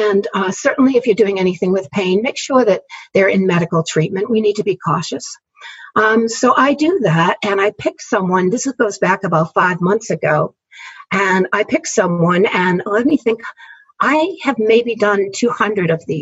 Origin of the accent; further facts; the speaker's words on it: New England, United States; So I'm originally from New England, although I'm stuck down here in South Jersey outside of Philadelphia.